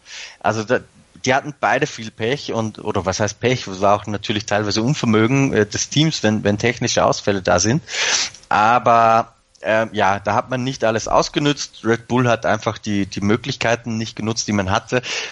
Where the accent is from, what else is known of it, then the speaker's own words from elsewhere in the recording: Austria; bei uns in Österreich